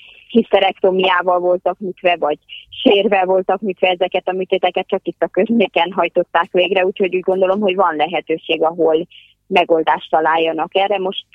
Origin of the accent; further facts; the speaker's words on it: Transylvania, Romania; én Erdélyből jöttem, és ottan általános sebészként szolgálok a sürgősségi klinikán